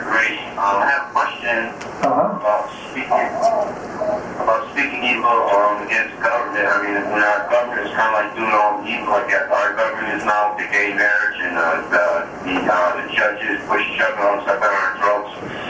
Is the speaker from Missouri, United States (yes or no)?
no; Massachusetts, United States; Massachusetts.